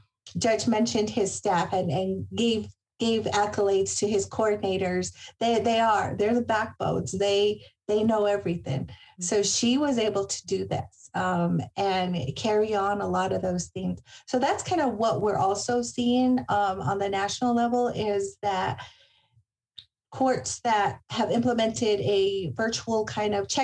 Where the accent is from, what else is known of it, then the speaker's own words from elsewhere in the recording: New Mexico, United States; there were some tribes I know in my home state of New Mexico that are still closed.